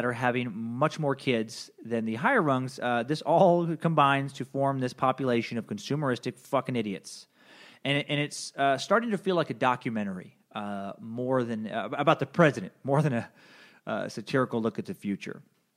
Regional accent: United States; Because I'm an American. So why aren't we smarter?

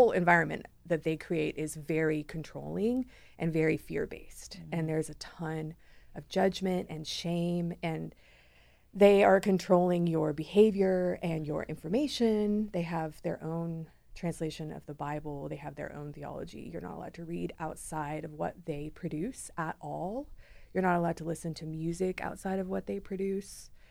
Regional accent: Scotland, United Kingdom; we grew up in Scotland. I have two siblings. My parents were there because of oil.

